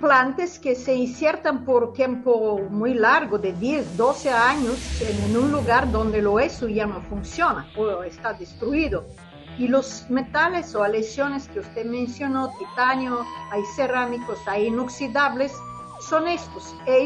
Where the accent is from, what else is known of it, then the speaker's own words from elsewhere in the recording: Bulgaria; Spanish is a second language; moved away as an adult; nuestro radio en Bulgaria. Pero cuando tuve que decidir a dónde ir, y como tenía una diploma, se llamaba en mi país roja